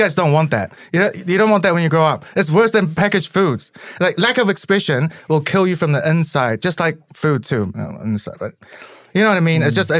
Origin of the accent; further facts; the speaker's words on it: New Zealand; especially growing up in New Zealand, we're quite suppressed.